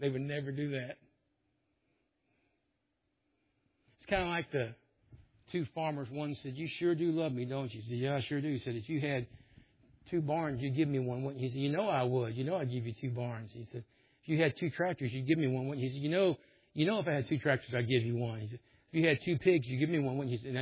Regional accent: Memphis, Tennessee, United States; I grew up in Memphis. What does that mean? That means I don't trust anybody.

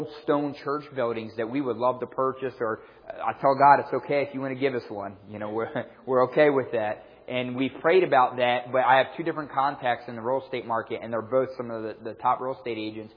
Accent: Aston, Pennsylvania, United States; I was born and raised just outside of Philly, about 7 miles south. I grew up in a suburb of Philly called Aston

